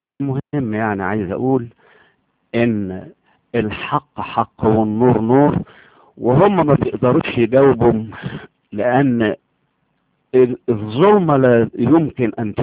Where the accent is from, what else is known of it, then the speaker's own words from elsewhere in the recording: Damietta, Damietta Governorate, Egypt; أنا بنزل البلد عندنا في دمياط، عشان أهلي كلهم في دمياط وهي أهلها كلها في ضواحي دمياط